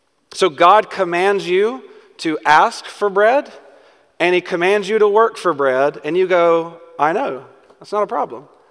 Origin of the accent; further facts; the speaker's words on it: Georgia, United States; Now, I'm from Georgia, so I have a little struggle communicating some of that to you.